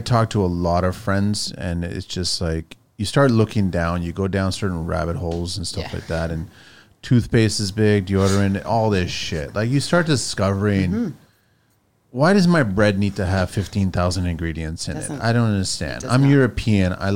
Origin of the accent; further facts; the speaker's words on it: Canada; I'm a Canadian, so I care about Canadians, and I care about Canadian soil